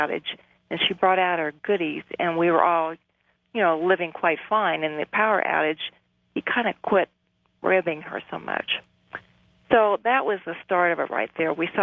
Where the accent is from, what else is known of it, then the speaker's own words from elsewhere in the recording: Midwest, United States; Growing up in the Midwest, we went through ice storms, tornadoes, blizzards, power outages, and at least two floods.